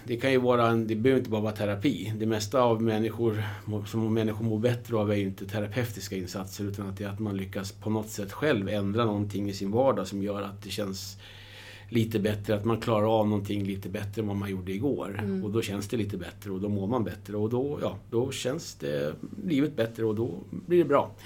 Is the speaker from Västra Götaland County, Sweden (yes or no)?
no; Västerås, Västmanland County, Sweden; Jag kommer från Västerås och sen spelat i klubben i många år själv som barn och ungdom.